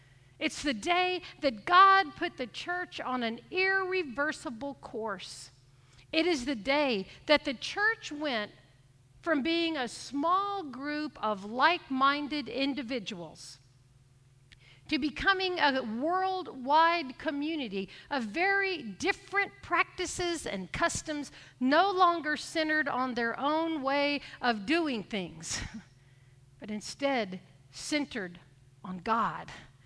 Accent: Houston, Texas, United States; Now, I was from Houston. I just grew up plain old Baptist, and I didn't know anything about Pentecostals.

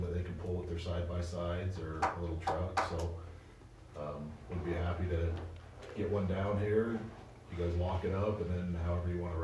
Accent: Huntington, United States; I'm from Huntington, so I know some of you.

